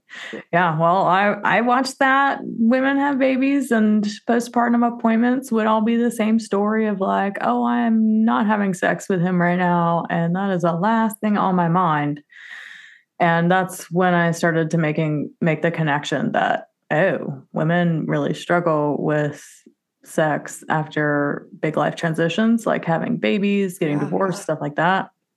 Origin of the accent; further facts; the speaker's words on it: Louisiana, United States; I grew up in Southern Baptist, Louisiana, and I was very repressed as a young child, but always rebelled against it.